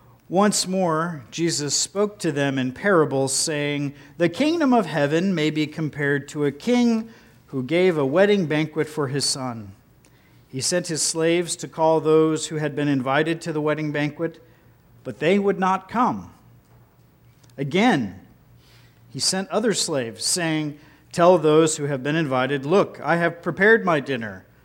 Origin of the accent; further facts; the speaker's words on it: Ohio, United States; You know, I came from Ohio, there's no such thing as double names.